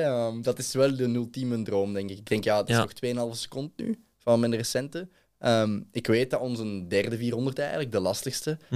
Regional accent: Belgium; wij als Belgen, een klein landje, wij kunnen ook iets.

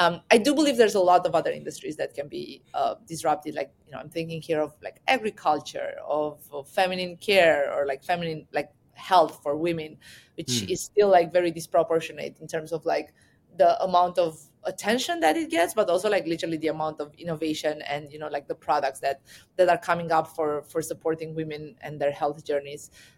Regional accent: Romania; And I come from Romania, which is a former communist country

